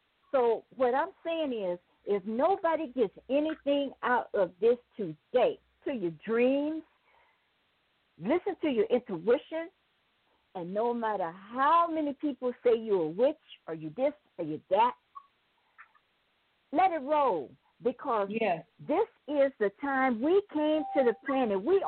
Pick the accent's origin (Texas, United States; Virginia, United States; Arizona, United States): Arizona, United States; born there; That's why I was born here in Arizona.